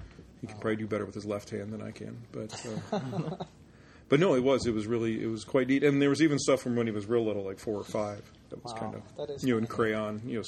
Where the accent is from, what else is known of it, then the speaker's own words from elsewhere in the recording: Chicago, Illinois, United States; He grew up in one town over from where I grew up in Chicago.